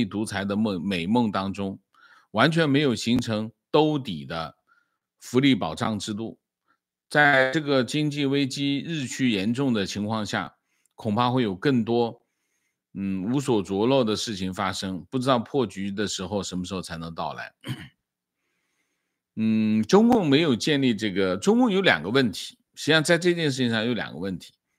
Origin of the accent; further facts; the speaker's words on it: Tianjin, China; now in Beijing, China; 我是天津人，在北京工作。